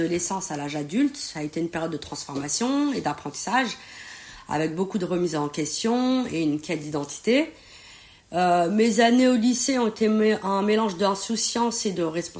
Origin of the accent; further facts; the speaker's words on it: Paris, Île-de-France, France; now in Bondy, France; j'ai 42 ans, donc je suis née à Paris 19e. J'ai vécu dans le 18e pendant 20 ans, et actuellement je vis à Bondy depuis 15 ans.